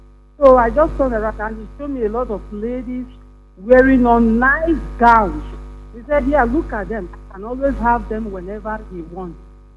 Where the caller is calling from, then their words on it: Netherlands; I'm calling from Netherlands.